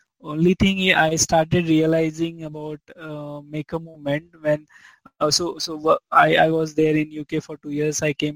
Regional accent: Mumbai, Maharashtra, India; So, I am born and brought up in Mumbai. Amchi Mumbai. My education started in Bandra East. So my school name was New English School.

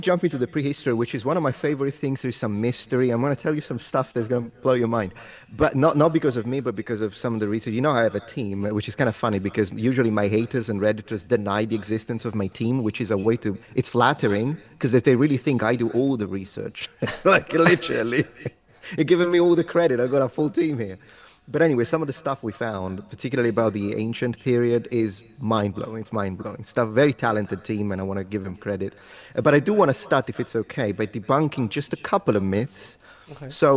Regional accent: Italy; So he asks me, where are you from? I say, Italy, because that's his normal quick answer.

